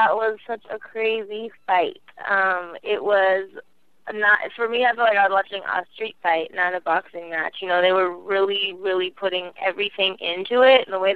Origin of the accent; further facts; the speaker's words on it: Seattle, Washington, United States; because, you know, I'm from Seattle, of course, I'm a Seahawks fan